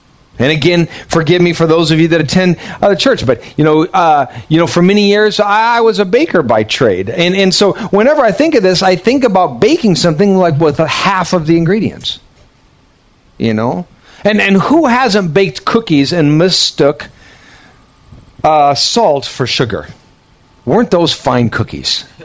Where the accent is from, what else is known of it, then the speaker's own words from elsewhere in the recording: United States; But I'm not a Filipino. I'm an American.